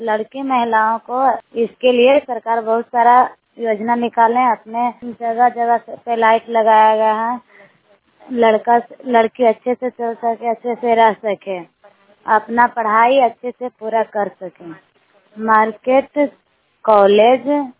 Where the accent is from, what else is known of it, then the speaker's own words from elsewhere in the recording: Nagar Nausa, Bihar, India; मैं नगर नौसा की रहने वाली हूँ।